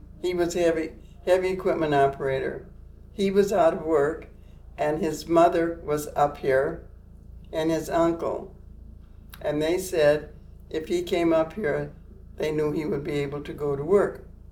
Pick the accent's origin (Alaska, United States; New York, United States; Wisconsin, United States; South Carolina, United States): Wisconsin, United States; Ladysmith; And we lived in a small town, Ladysmith. Went to school there, grew up there, lived there until I went